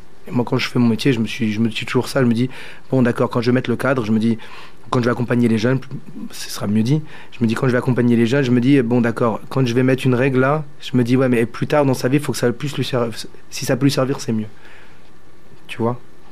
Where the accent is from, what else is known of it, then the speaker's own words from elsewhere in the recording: Île-de-France, France; Quand je suis arrivé, parce que je viens de Paris, donc dans le 95, et je suis arrivé à Figeac